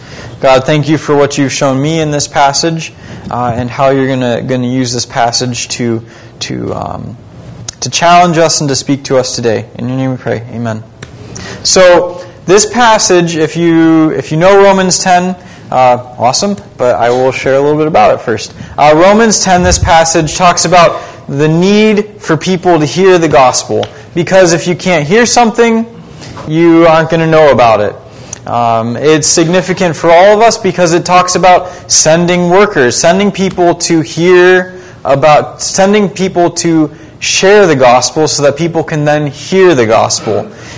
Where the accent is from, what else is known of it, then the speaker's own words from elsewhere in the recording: Ohio, United States; It has been a long road, a bumpy road at times to get from where I grew up in Ohio